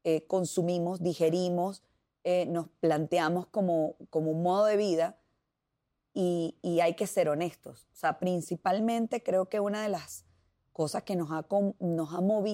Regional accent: Venezuela; está en el diario convivir de nosotros como venezolanos.

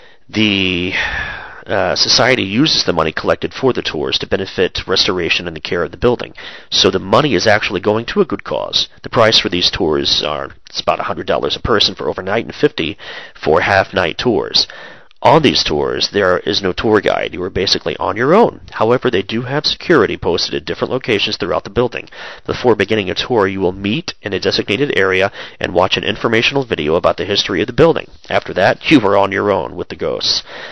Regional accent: Chillicothe, Ohio, United States; the Majestic Theater here in my hometown where the webcast comes from, Chillicothe, Ohio

